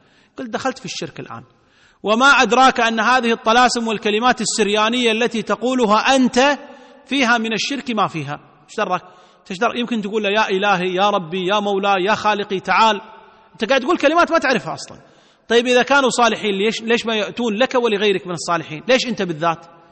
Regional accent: Kuwait; قال عندنا في الكويت أول شخص مشهور

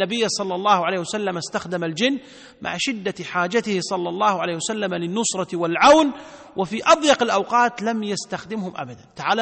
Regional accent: Kuwait; قال عندنا في الكويت أول شخص مشهور

